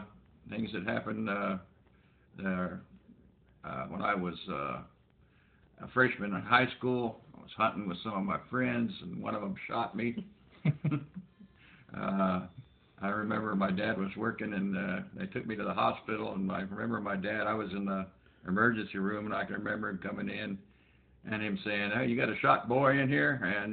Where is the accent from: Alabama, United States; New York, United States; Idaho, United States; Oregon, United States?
Idaho, United States; Weiser; Well, I was born in Weezer, Idaho. Grew up there. I had a good life.